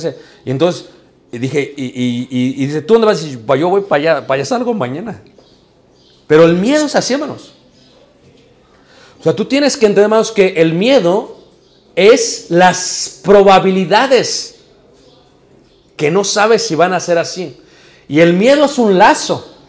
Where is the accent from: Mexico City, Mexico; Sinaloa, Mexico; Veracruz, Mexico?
Mexico City, Mexico; yo crecí en Ciudad de México, hermanos. No sé si alguna vez han ido a Ciudad de México, hermanos. Y crecí en uno de los barrios, hermanos, donde había muchas pandillas.